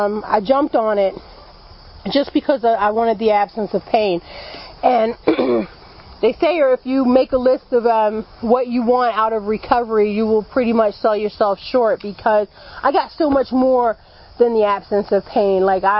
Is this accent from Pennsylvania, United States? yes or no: yes; Philadelphia, Pennsylvania, United States; I'm from Philadelphia, and I got high all over that city.